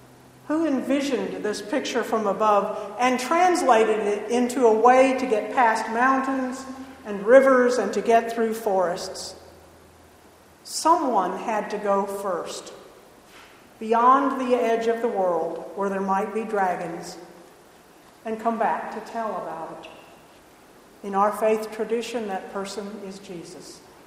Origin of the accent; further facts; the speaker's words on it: Illinois, United States; I grew up in Illinois on a place that had 7 acres of land.